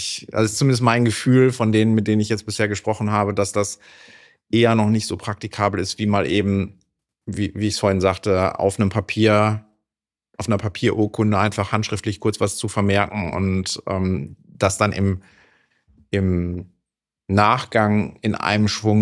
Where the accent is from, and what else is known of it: North Rhine-Westphalia, Germany